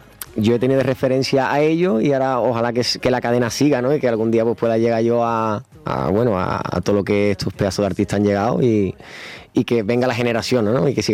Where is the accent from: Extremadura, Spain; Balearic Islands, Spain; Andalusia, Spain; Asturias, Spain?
Andalusia, Spain; Cádiz; now in Madrid, Spain; Cádiz es mi tierra y siempre va a estar ahí, ¿no?